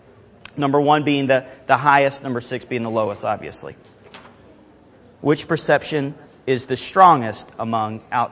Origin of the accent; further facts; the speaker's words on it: Alabama, United States; and I speak redneck, so this is why I was invited to there. I grew up in Alabama